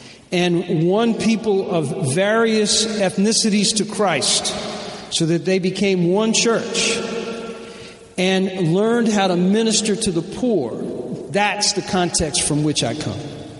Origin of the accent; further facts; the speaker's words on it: Newark, New Jersey, United States; also born or lived in Memphis, Tennessee; I was born in Memphis, Tennessee. Father and mother broke up. And my father put my mother and us kids on the train to Newark, New Jersey.